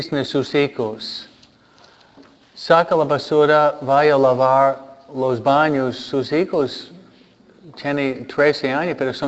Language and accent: Spanish; Detroit, Michigan, United States; born there; also born or lived in New Jersey; Que yo nací en Michigan, no Michoacán. Okay? No nací en San Pedro Caro, sino en Detroit. Okay? No nací en un auto, nací en un hospital.